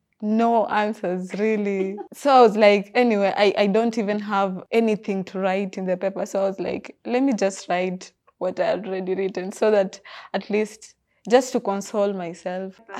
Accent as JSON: {"language": "English", "town": "Kisumu", "region": "Kisumu County", "country": "Kenya", "said": "I'm from Kisumu."}